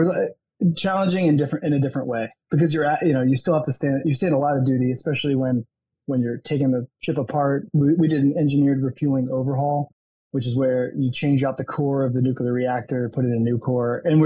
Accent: Houston, Texas, United States; I'm from Houston, Texas, and my family needed to move back for various family reasons.

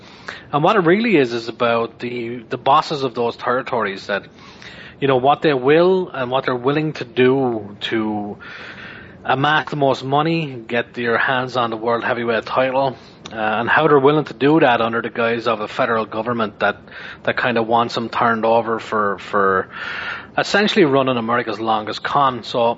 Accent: Ireland; I'm not from the States. My accent might give it away. I'm from Ireland, and you know, I was barely born. For some of the era, I wasn't born at all. I was born in 1978 myself

